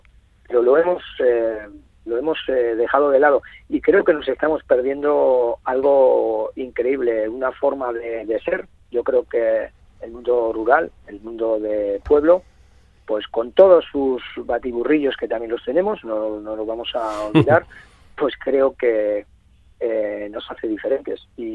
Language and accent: Spanish; Basque Country, Spain; born there; una población como donde yo nací, Amurrio o Llodio